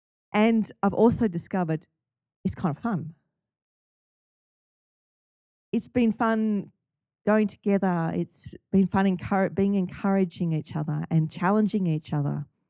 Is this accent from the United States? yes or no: no; Australia; As an Australian, I think we're all supposed to be able to do freestyle.